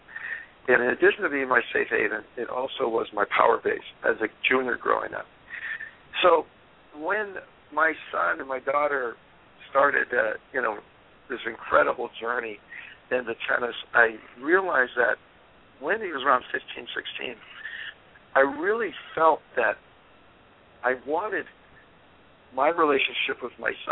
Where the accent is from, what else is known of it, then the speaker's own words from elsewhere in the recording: Santa Barbara, California, United States; I'm from Santa Barbara.